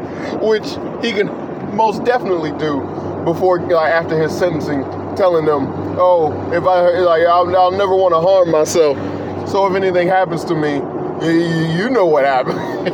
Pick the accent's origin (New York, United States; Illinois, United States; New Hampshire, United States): Illinois, United States; Chicago; I'm from Cook County. I was born in Cook County Hospital, so I'm from Chicago.